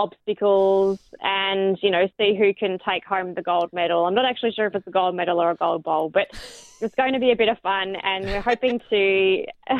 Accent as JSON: {"language": "English", "town": "Geelong", "region": "Victoria", "country": "Australia", "tie": "born or raised there", "said": "I grew up in Geelong"}